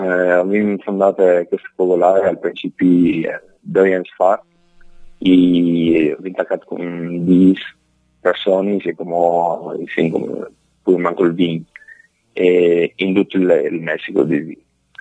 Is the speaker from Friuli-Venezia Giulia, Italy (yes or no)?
yes; Gemona del Friuli, Friuli-Venezia Giulia, Italy; moved away as an adult; now in Chetumal, Mexico; Io sono originario di Glemone, ai 33 anni sono arrivato qui la prima volta con l'Università di Udine. Sono arrivato in un paese messicano che si chiama Chetumal per imparare la lingua, lo spagnolo.